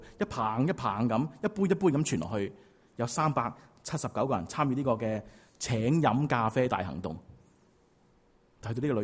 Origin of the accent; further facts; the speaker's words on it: China; 我都系中国人咧，好蒙福